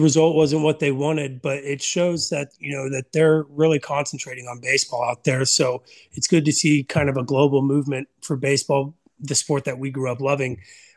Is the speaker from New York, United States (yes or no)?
no; Orlando, Florida, United States; Yeah, being I grew up in Florida, Orlando, just like you